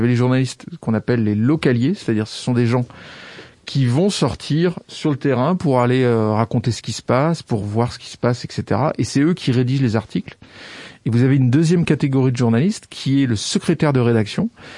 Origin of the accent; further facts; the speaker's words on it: Brittany, France; comme je suis originaire du Morbihan et que j'étais attaché à ma Bretagne, je voulais y rester.